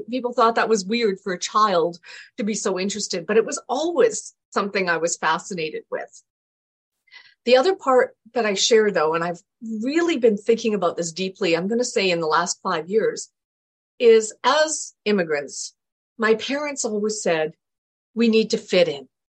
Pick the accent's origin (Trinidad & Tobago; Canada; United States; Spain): Canada; also born or lived in England; I always joke, my parents moved to Canada when I was two.